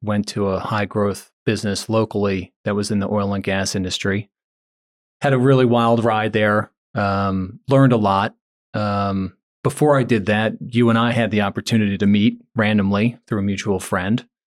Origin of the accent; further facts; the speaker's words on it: Paoli, Pennsylvania, United States; So I grew up in Paoli, where our office is today. I'm the youngest of seven kids.